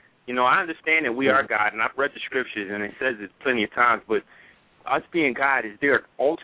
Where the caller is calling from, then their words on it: Philadelphia, Pennsylvania, United States; I'm calling from Philly.